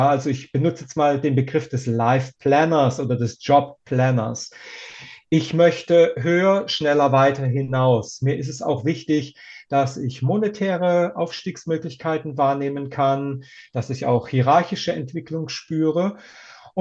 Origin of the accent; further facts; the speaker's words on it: Stuttgart, Baden-Württemberg, Germany; wie man bei uns in Stuttgart sagt